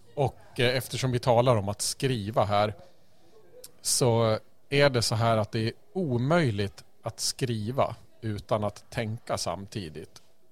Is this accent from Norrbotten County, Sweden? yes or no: no; Norberg, Västmanland County, Sweden; Ja, ja, det stämmer. Jag är från Norberg.